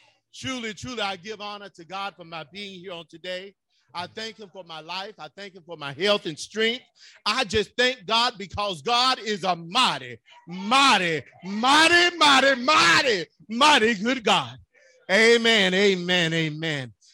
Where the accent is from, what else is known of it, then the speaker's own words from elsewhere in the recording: LaGrange, Georgia, United States; I was in the grocery store growing up in LaGrange, and I went to Piggly Wiggly.